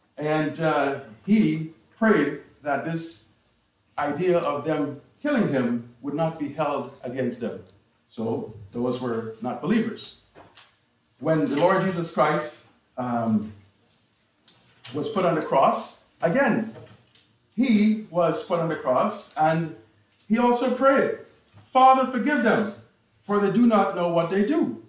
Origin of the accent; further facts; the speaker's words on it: Guyana; I recall when I was a young child growing up in Guyana